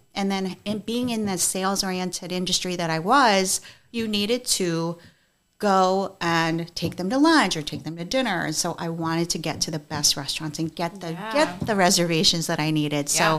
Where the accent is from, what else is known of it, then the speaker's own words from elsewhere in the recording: New York, United States; also born or lived in Korea; now in Hawaii, United States; I was born in Korea, and I came to New York when I was three.